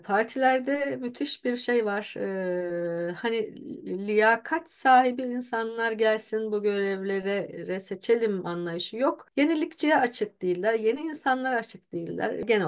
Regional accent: Taşova, Amasya, Turkey; Bir güzel haber de benim memleketimden geldi. Amasya Taşova'da bir altın madeni projesi daha başlangıç aşamasında reddedildi.

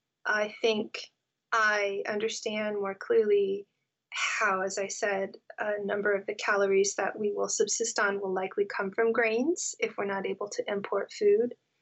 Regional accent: California, United States; I always sort of was this, you know, know-it-all American kid growing up in California

